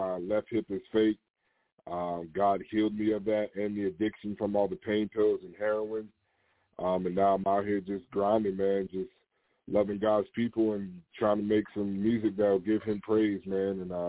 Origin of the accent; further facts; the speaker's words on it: Maryland, United States; now in Georgia, United States; I'm originally from the Montgomery County, the DMV of Maryland, D.C., Maryland, Virginia, MoCo. Moved down to about an hour south of Atlanta, Georgia.